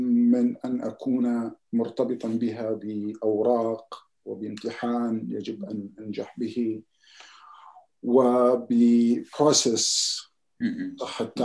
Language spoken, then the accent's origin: Arabic; Syria; واجبي كسوري دائماً وأبداً أن أذكر أن سوريا هي أقدم بكثير